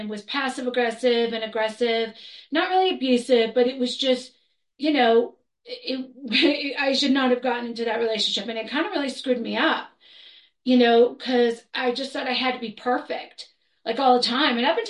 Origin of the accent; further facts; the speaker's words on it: Florida, United States; also born or lived in New York; So I come from the East Coast. I was born in New York, but I grew up in Florida